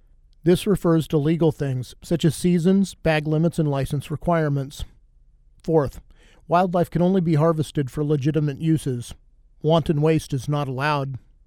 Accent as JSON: {"language": "English", "region": "Kansas", "country": "United States", "tie": "born or raised there", "said": "In my home state of Kansas, in my youth, white-tailed deer were not very numerous"}